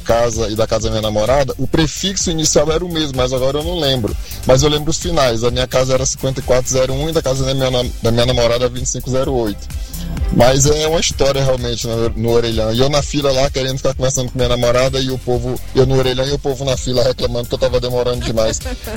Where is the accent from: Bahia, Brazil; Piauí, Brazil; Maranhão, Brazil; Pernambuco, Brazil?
Piauí, Brazil; Teresina; Eu morei 2 anos fora da minha cidade natal, em 99 e 2000, morei fora de Teresina, no Piauí.